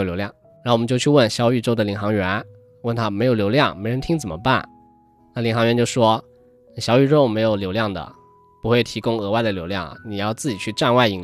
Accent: Shaoxing, Zhejiang, China; also born or lived in Liuzhou; 然后我在柳州出生嘛，在绍兴长大，那柳州又叫龙城

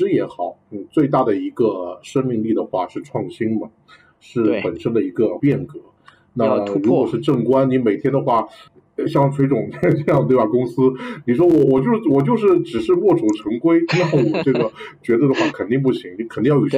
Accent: China; 因为我们中国人的话，他古代就流行叫做学好文武艺，货卖帝王家嘛。

